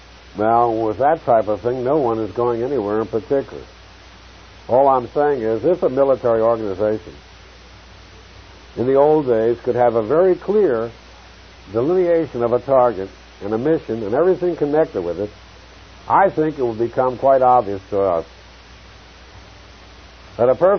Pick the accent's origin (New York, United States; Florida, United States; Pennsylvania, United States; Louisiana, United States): Pennsylvania, United States; Philadelphia; we grew up in Philadelphia